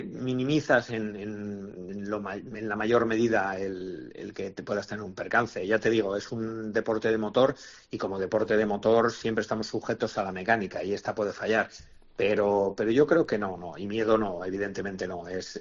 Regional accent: Sangüesa, Navarre, Spain; es mi patria chica, porque habíamos vivido, yo de niño he vivido de una manera muy intensa las fiestas y para un sangüesino

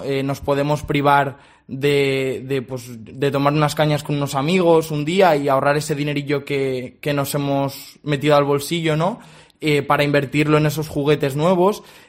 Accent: Sanzoles, Castile and León, Spain; yo soy de Sanzoles, de uno de los pueblos de esta provincia. Y nada, pues tengo 23 años y actualmente me encuentro terminando un máster de producción artística. De Valencia, sí.

